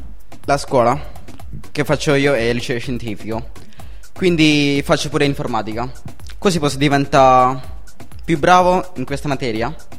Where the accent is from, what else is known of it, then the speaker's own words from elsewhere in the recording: India; Italian is a second language; now in Italy; Io vengo dall'India.